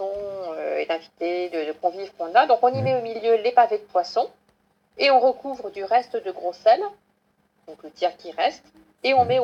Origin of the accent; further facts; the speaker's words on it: south of France, France; Chez moi, dans le Midi, comme dans le sud de l'Europe